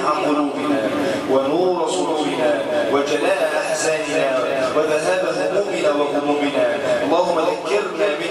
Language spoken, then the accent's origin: Arabic; Egypt; اللهم ارفع عن بلادنا مصر الفتن ما ظهر منها وبطن